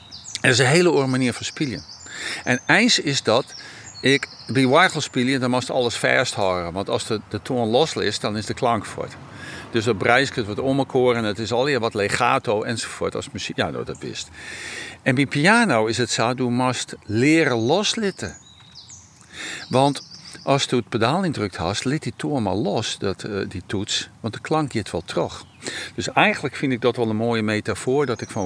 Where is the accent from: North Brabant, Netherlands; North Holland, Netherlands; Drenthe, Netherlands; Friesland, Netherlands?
Friesland, Netherlands; Sneek; Ik kom echt uit de Griffemeerde Laag. Dat wie in Snits toen nog heel sterk.